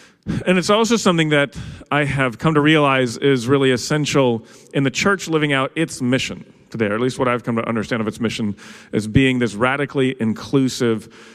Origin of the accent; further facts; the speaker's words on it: Holland, Michigan, United States; So I grew up Dutch. I grew up in Holland, Michigan.